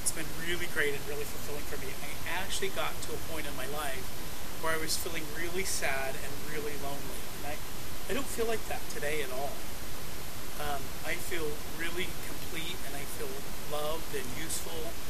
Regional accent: Bishop, California, United States; And I'm from Bishop, California. It's my hometown.

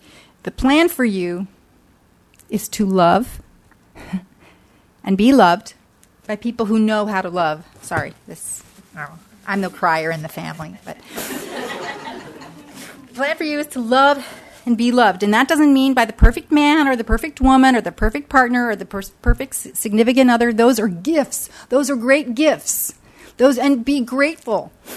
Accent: New Jersey, United States; born there; I didn't even know country music when I was born in South Jersey. Nobody in South Jersey listened to country music back then.

